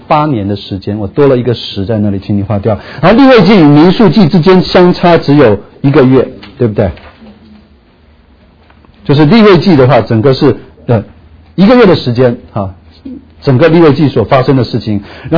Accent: Taiwan; 就好像我们是从台湾来的，我们就去成功岭啊，去当过兵啊

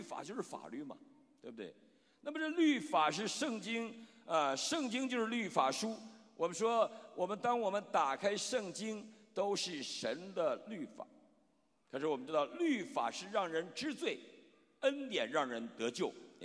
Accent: China

